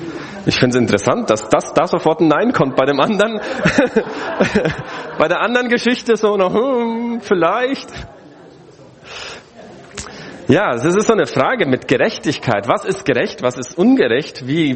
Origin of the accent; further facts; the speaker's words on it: Brazil; now in Germany; Ich bin ja in Brasilien aufgewachsen, habe dort den Führerschein gemacht